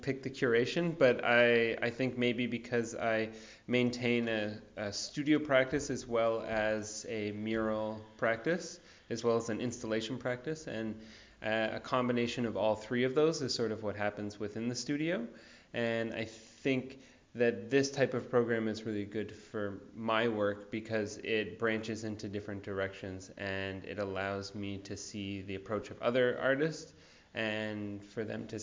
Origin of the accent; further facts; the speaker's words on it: Toronto, Ontario, Canada; now in New York, United States; I'm originally from Canada, Toronto, Canada, but I'm living in New York right now for about 5 years. And I'm in Berlin for this amazing Urban Nation residency program.